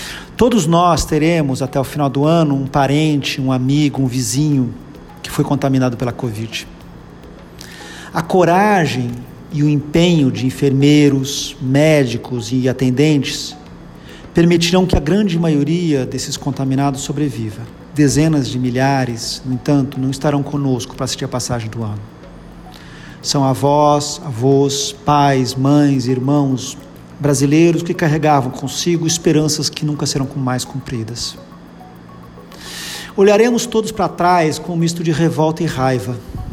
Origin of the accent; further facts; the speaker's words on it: Brazil; Mas somos nós, brasileiros, que estamos colocando tudo a perder.